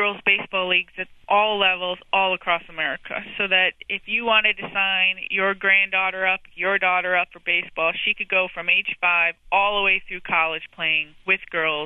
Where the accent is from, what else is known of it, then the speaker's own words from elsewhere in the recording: Cleveland, Ohio, United States; because I'm from Cleveland.